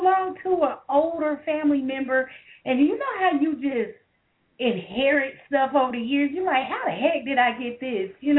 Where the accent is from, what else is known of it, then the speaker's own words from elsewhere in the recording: Ohio, United States; where I live here in my hometown in Ohio